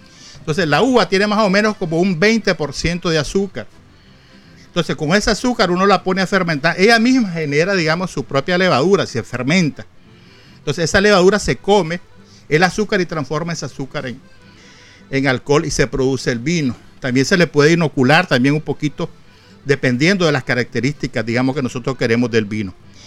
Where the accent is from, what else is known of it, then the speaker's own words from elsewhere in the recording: León, Nicaragua; yo me acuerdo cuando era chaval en León, en el Parque Central de León